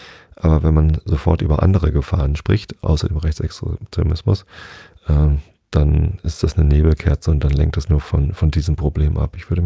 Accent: Hamburg, Germany; in meiner Heimatstadt Hamburg

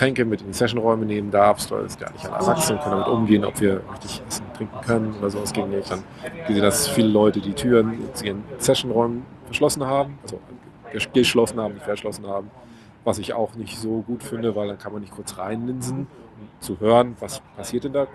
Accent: Hamburg, Germany; Das erste Mal 2008 auf dem Hannoveraner Barcamp gewesen, als Hamburger.

